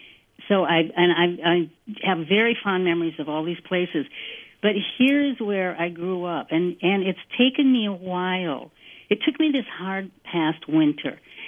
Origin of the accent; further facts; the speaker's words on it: Wisconsin, United States; also born or lived in France; I was brought up in Price County, and I'm 70 years old now.